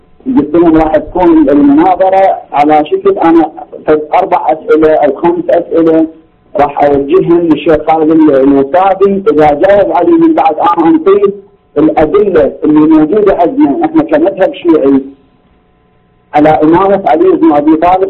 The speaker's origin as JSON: {"language": "Arabic", "region": "Southern Iraq", "country": "Iraq", "said": "انا مو سوداني، انا عراقي من جنوب العراق."}